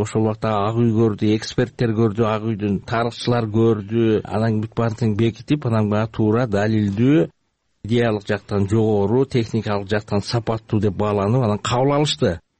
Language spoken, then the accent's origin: Kyrgyz; Kochkor, Naryn Region, Kyrgyzstan; born or raised there